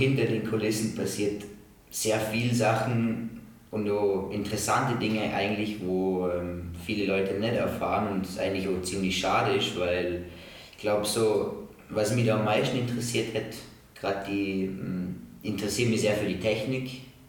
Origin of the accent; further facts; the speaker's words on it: Austria; oder man bei uns in Österreich heißt es die Lehre